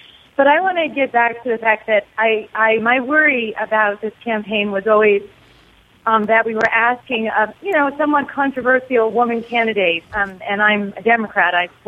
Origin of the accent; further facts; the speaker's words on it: New York City, New York, United States; And I have a PhD from Berkeley and I grew up in New York City